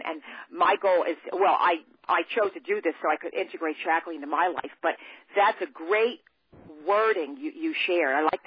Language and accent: English; New Jersey, United States; I signed in a couple of minutes late, but … I'm from New Jersey.